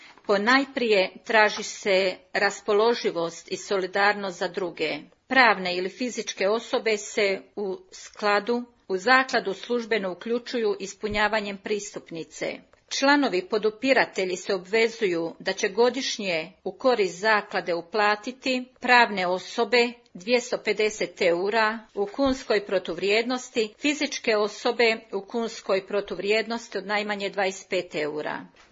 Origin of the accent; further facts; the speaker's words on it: Služanj, Federation of Bosnia and Herzegovina, Bosnia & Herzegovina; born there; Rođena sam u Hercegovini, selo Služanj, općina Čitluk, to je odmah uz susjedno selo do Međugorja.